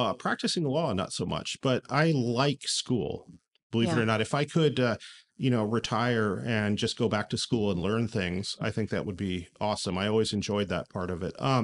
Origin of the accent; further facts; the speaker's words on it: Oregon, United States; also born or lived in Washington; All over Western Oregon, Western Washington.